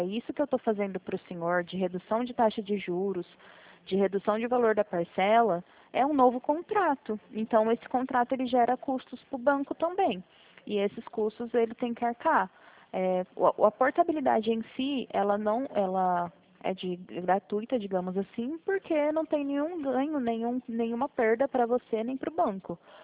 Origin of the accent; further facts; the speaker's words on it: Presidente Prudente, São Paulo, Brazil; Eu sou de Presidente Prudente, sou do interior de São Paulo. Eu fico na matriz da Poupa-Cred.